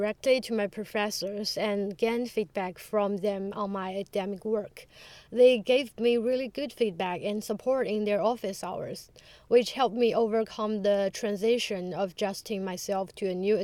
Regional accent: China; English is a second language; now in Essex, United Kingdom; For me, I came from China and had a typical Asian learning model.

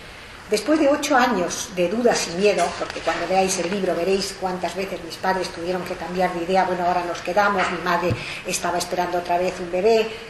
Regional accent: Alexandria, Alexandria Governorate, Egypt; moved away; mis hermanos y yo, mis padres, criados y nacidos en Alejandría, pasamos a formar parte de ese ejército de Misrahim

